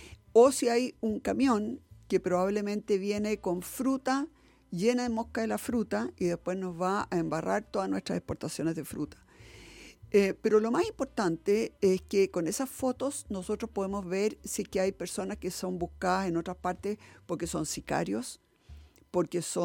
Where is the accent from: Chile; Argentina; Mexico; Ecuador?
Chile; No tanta pelea chica, porque eso no nos lleva a ningún lado como chilenos, ¿no? Como país.